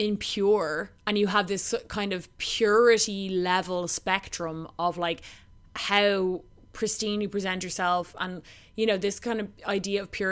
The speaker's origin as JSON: {"language": "English", "country": "Ireland", "said": "So like, even if you want to, as an Irish woman in my generation anyway, hopefully it's changed"}